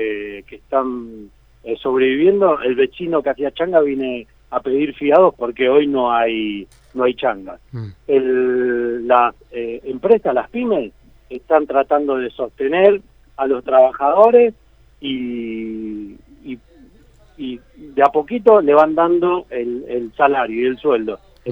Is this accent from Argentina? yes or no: yes; Lomas de Zamora, Buenos Aires Province, Argentina; Así es, soy del partido de Lomas de Zamora